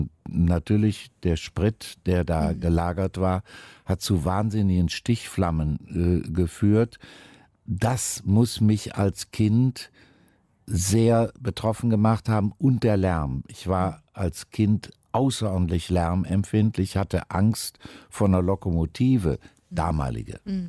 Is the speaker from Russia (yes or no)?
no; Düsseldorf, North Rhine-Westphalia, Germany; born there; Ich bin in Düsseldorf geboren. Wir wohnten da auf einer Etage in einem Miethaus.